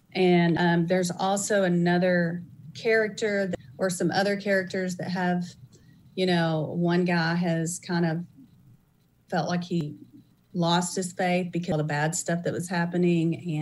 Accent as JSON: {"language": "English", "region": "Texas", "country": "United States", "said": "and it was really cold, and I'm from Texas, and it was a little challenging"}